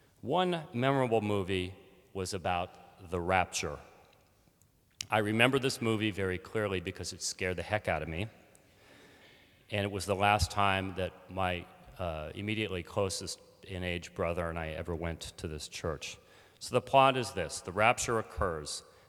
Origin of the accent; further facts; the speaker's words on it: Alaska, United States; I grew up in Alaska, fourth generation Alaskan, and I grew up in a semi-subsistence lifestyle.